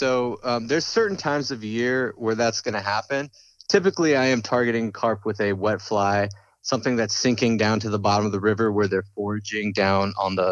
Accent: Alice, Texas, United States; now in Austin, United States; you know, we came from South Texas. So we both were raised in a town called Alice. It was 30 minutes from Corpus Christi, Port Aransas, Texas.

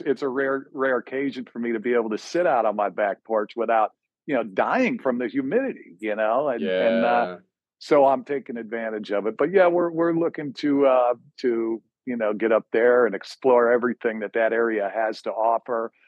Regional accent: Mount Kisco, New York, United States; also born or lived in Scottsdale / Livermore; I grew up in, I was born in Scottsdale, did a brief stint from when I was like 1 to 3 over in Livermore, California. Mm-hmm. And then my dad got transferred. So we moved to Mount Kisco, New York

